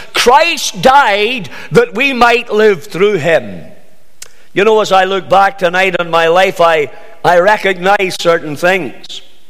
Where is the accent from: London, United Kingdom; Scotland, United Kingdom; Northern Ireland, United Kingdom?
Northern Ireland, United Kingdom; Banbridge; born there; I was born in Banbridge in County Down.